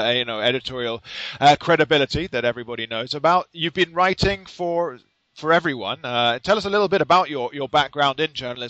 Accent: London, United Kingdom; So we're from more or less the same area because I'm from London, although, you know, that's it. I'm actually genuinely from London. And so we're from, you know, with southerners.

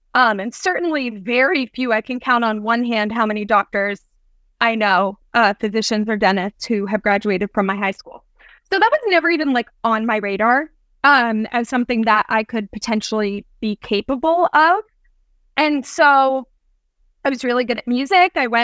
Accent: Pennsylvania, United States; I'm originally from the Poconos

